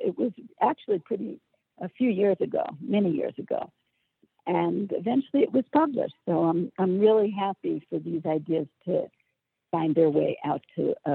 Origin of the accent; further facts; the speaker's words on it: New York, United States; moved away as an adult; now in Israel; I've lived here for 27 years with my family. I grew up Jewish in New York, but I had no Jewish education